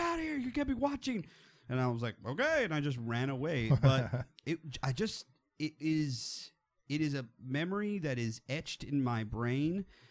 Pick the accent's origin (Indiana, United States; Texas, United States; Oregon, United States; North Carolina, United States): Texas, United States; They got it from me because I am from Texas.